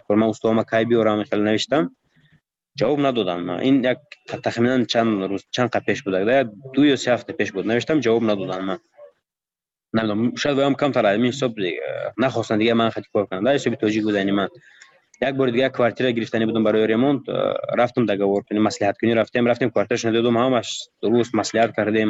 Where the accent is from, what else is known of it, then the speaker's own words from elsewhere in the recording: Tajikistan; من گفتم من تاجیکم، گفتم از تاجیکستانم